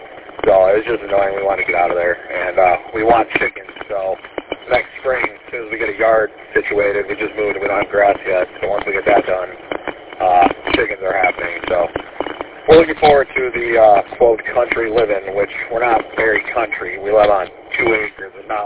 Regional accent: Romeo, Michigan, United States; Yep, I was born and raised in Romeo, grew up at 34 in Fisher, and then went away to school, came back to Megafar, rented an apartment in Romeo for a bit

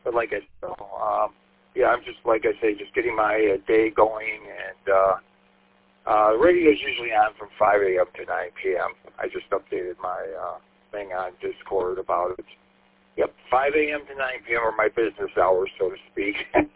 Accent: St. Clair Shores, Michigan, United States; Sean and I live about a half a mile or so from each other, and I grew up in St. Clair Shores, so the city of Warren is, you know, like halfway between where I was and where I am now.

